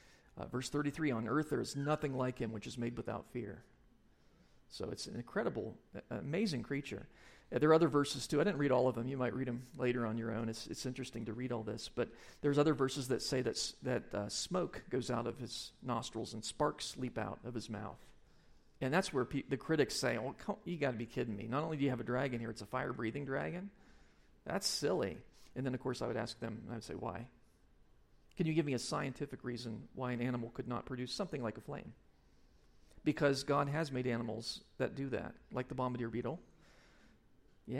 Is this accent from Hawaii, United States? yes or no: no; Ohio, United States; I grew up in Ohio, and we had fireflies.